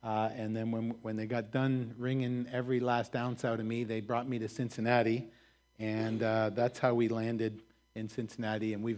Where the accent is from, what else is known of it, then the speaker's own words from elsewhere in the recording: Canada; also born or lived in Ottawa, Canada; We were born and raised in Canada.